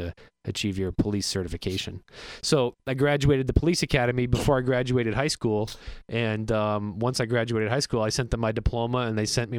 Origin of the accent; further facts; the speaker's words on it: Southampton, New Hampshire, United States; also born or lived in Exeter; I grew up in Southampton, New Hampshire. I like to call myself a born and raised free stater. And I was born in Exeter, New Hampshire on October 17th, 1980.